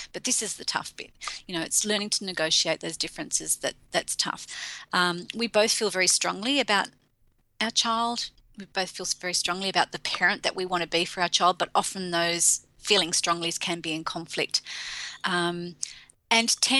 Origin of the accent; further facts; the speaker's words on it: Australia; I'm Australian British.